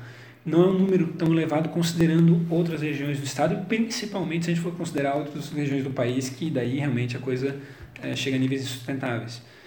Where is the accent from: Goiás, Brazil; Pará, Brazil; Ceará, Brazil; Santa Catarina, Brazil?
Santa Catarina, Brazil; Florianópolis; eu sou manezinho da ilha, né? Eu nasci em Florianópolis, vivi a minha vida inteira ali em Florianópolis, estudei lá.